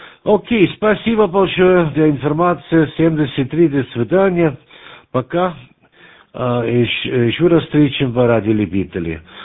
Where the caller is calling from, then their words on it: Austria; Так что я сейчас из Австрии